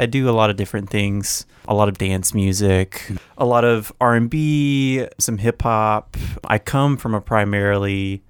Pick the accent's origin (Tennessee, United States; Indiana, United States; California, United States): Tennessee, United States; So I grew up right outside of Memphis in a suburb, Carville, Tennessee. Pretty sleepy, very like sheltered suburb.